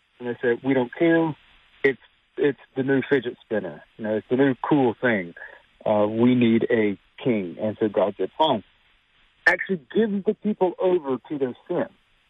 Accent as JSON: {"language": "English", "region": "the South", "country": "United States", "tie": "born or raised there", "said": "growing up in the South, this is just what we did."}